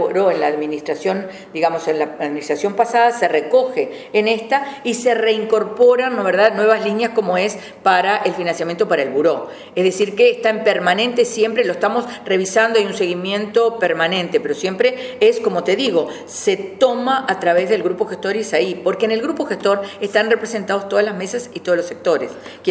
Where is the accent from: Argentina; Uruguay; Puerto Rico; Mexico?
Uruguay; Porque somos uruguayos e insisto